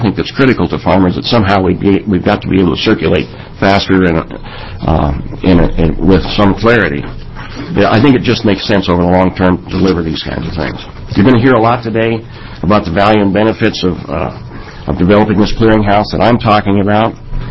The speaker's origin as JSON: {"language": "English", "region": "Oregon", "country": "United States", "tie": "born or raised there", "said": "born and raised in Eastern Oregon, so that'll give you a little insight into probably my political views."}